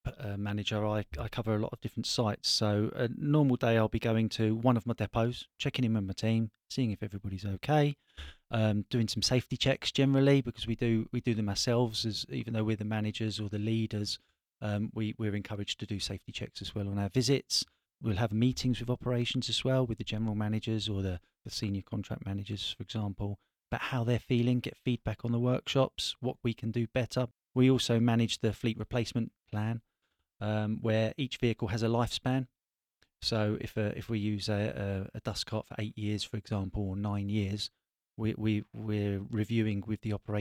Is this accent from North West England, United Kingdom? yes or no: no; Harrow, London, United Kingdom; now in Bedfordshire, United Kingdom; I grew up in Harrow, born and bred in Harrow. So yeah, moved up in Bedfordshire and been there ever since.